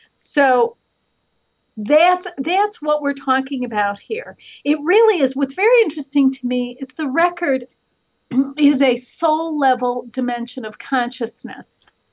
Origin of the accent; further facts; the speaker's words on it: Chicago, Illinois, United States; And listen, I'm from Chicago.